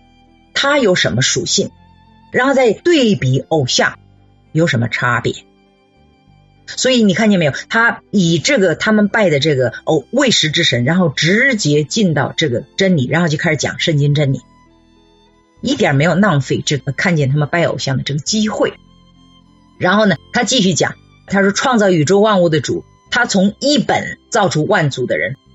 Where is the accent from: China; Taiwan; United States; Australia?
China; 他们这一点我觉得还是值得我们中国人借鉴的